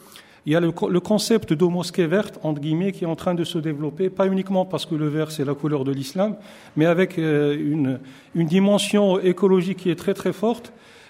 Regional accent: Morocco; je peux prendre mon pays d'origine, qui est le Maroc

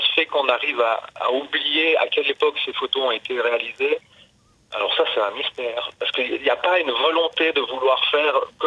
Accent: Valais, Switzerland; Moi, je viens de la région du Valais. Oui. Donc, moi, je viens où le Rhône prend sa source.

